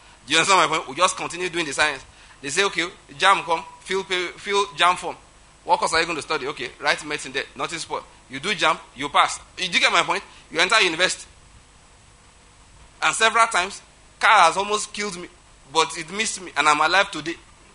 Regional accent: Ondo, Nigeria; I'm from Ondo State, naturally speaking.

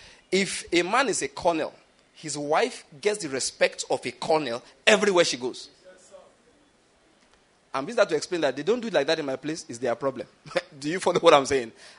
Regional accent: Western Nigeria, Nigeria; Incidentally, it's not common in my own part. I'm from Western Nigeria.

